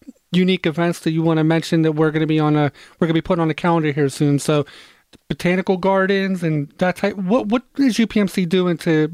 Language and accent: English; Pittsburgh, Pennsylvania, United States; I said powerful, like I am certainly from Pittsburgh, didn't I?